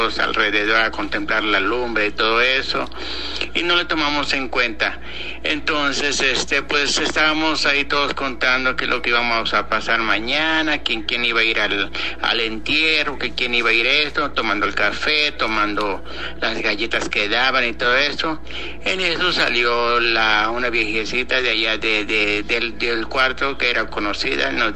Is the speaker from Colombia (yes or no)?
no; Huajuapan de León, Oaxaca, Mexico; me acuerdo de un relato que nos sucedió cuando éramos pequeños en México. Nosotros vivíamos en México, Huajuapan de León, Oaxaca.